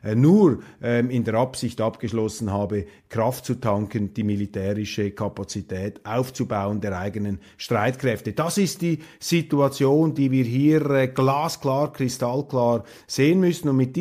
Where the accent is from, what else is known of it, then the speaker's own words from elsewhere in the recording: Switzerland; Aber bei mir löst das etwas anderes aus als Schweizer.